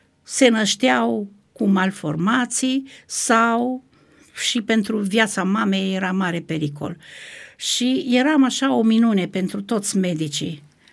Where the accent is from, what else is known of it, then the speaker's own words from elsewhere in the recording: Banat, Romania; born there; Ce aș putea să spun este că m-am născut în Banat.